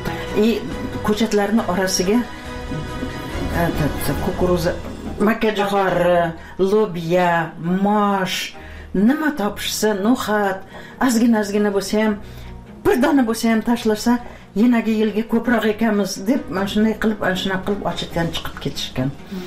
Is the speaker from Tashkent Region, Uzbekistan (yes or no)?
yes; Piskent, Tashkent Region, Uzbekistan; Men shu yerlarda tug'ilganman-da. Eshik deraza bo'lmagan. Piskentda, garnak degan yer bor edi, leshoz degan.